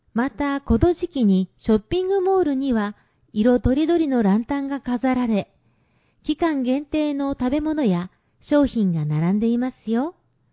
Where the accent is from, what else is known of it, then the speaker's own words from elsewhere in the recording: Malaysia; 私の出身地であるマレーシアでもお祝いします。